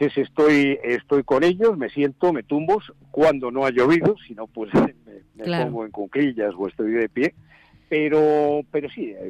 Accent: Madrid, Community of Madrid, Spain; en mi casa de Madrid, porque yo nací en Madrid ciudad, ¿no?, en Chamartín.

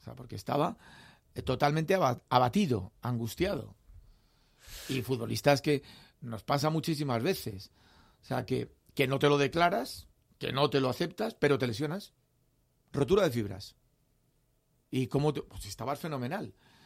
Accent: Aragon, Spain; Volví a Aragón, que es mi tierra, por azar

